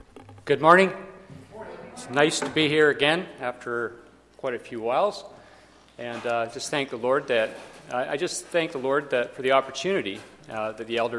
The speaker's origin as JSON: {"language": "English", "country": "Nigeria", "tie": "born or raised there", "said": "I got to know all kinds of missionary buddies that I grew up with out in Nigeria"}